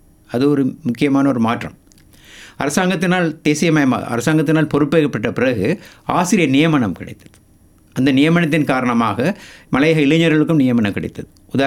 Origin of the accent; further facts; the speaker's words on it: Sri Lanka; நான் மலைநாட்டைச் சேர்ந்தவன் என்ற அளவிலும், மலைநாட்டு கல்வித்துறையோடு கடந்த 50 ஆண்டுகள் பணிபுரிந்தவன்